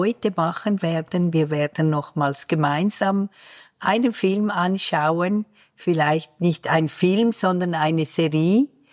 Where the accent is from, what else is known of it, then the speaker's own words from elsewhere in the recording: Winterthur, Zurich, Switzerland; Beide aus meiner Heimatstadt Winterthur.